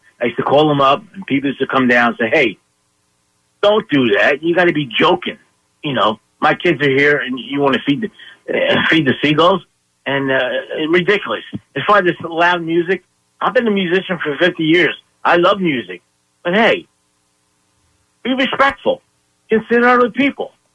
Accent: Philadelphia, Pennsylvania, United States; born there; But back in the day, you know, I was born in South Philly, so, you know, you don't do that stuff.

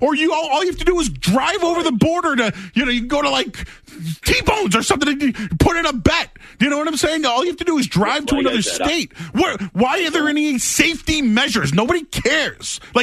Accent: Boston, Massachusetts, United States; Yes, I'm from Boston.

